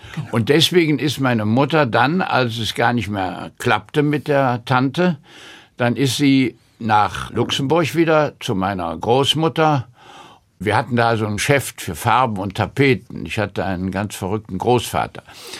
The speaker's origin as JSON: {"language": "German", "town": "Cologne", "region": "North Rhine-Westphalia", "country": "Germany", "tie": "born there", "said": "Und ich wurde dann auch in Köln geboren."}